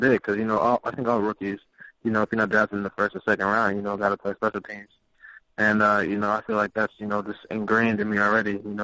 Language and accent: English; New Jersey, United States; You know, I came from New Jersey, so I know all about him.